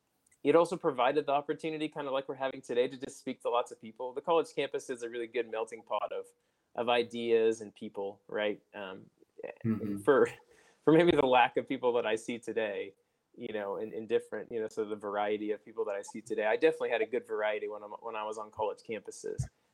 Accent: Oklahoma, United States; Yeah, for me, I grew up in Oklahoma.

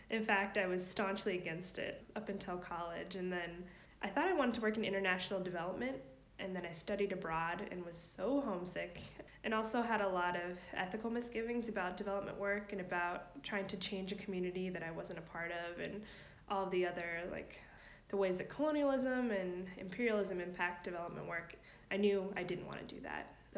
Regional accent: Oregon, United States; also born or lived in California; I grew up in Oregon, but I'm moving back to California where I live for 6 years after college.

